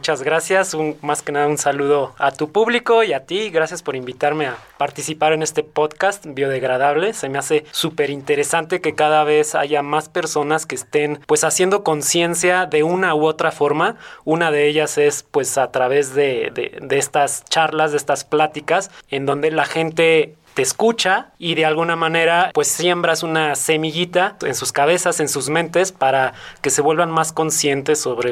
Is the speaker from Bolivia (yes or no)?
no; Querétaro, Mexico; crecí aquí en Querétaro, en un fraccionamiento que en ese entonces era campestre. No había nada alrededor más que puro campo y naturaleza.